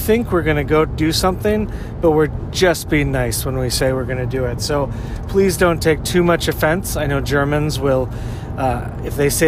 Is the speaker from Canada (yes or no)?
yes; Victoria, British Columbia, Canada; now in Nanaimo, Canada; Well, I'm from Victoria, which is a town close to Nanaimo.